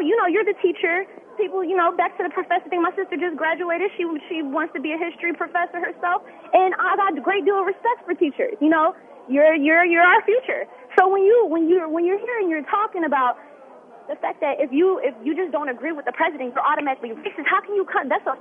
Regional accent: Philadelphia, Pennsylvania, United States; now in Indiana, United States; And we deal with racism here just like anywhere else. But it's different here. And I'm from Philadelphia, so I really feel the difference.

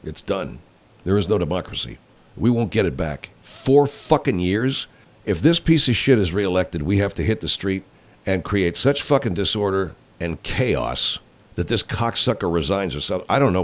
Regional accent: California, United States; I grew up in Southern California, the son of conservative parents.

